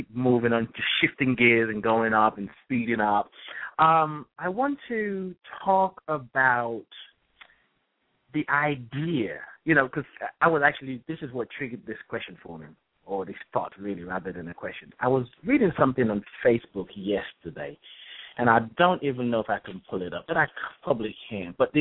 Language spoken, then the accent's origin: English; Nigeria; found out I was Yoruba from Nigeria, they would say, "Well, tell me about your tradition."